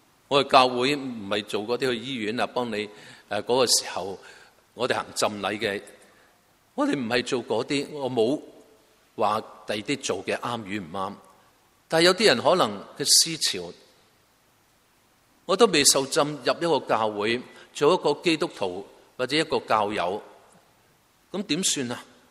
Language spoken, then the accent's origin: Cantonese; China; 好多我哋都系中国人，系明白嗰个爱，父母嘅爱